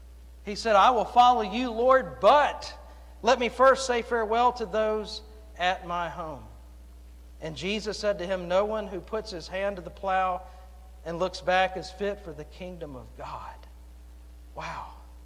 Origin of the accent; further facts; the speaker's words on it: Memphis, Tennessee, United States; I remember growing up in Memphis, and this would have been, I guess, the later years in high school.